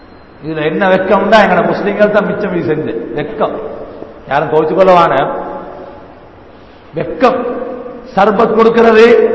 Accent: Sri Lanka; born there; நான் பிறந்த நாடு, நான் ஒரு சிறிலங்கன், நான் ஒரு இலங்கையன், நான் இந்த நாட்டில் பிறந்தவன்

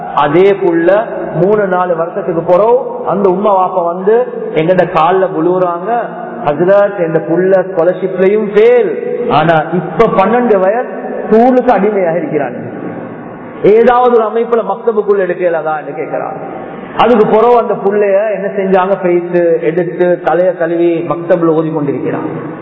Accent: Colombo, Western Province, Sri Lanka; நான் கொழும்புல சேர்ந்தவர்

